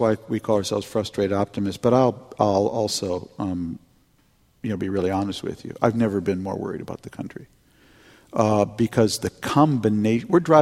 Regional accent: Minnesota, United States; I grew up in Minnesota in the 50s, 60s, and 70s.

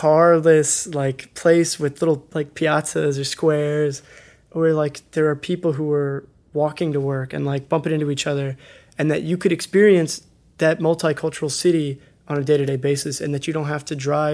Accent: Houston, Texas, United States; growing up in Houston, I didn't actually see that much cactus fruit, the tuna or the prickly pear, even though it is everywhere.

